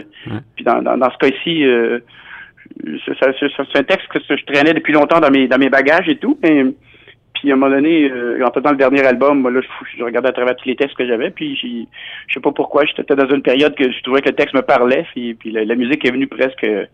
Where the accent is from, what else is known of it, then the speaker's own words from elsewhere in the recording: Quebec, Canada; Je viens de l'Abitibi, puis quand j'étais jeune, là, la radio qu'on avait, il n'y avait pas beaucoup de postes de radio, mais il y en avait un francophone. Je viens du Témiscamingue.